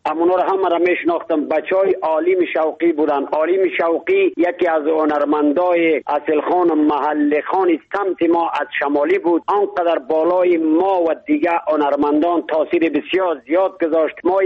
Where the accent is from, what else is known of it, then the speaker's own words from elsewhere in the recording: Badakhshan, Afghanistan; چون خودم پامیری هستم، از پامیری بدخشان افغانستان هستم.